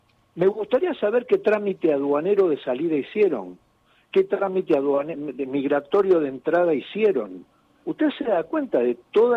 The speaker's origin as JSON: {"language": "Spanish", "country": "Argentina"}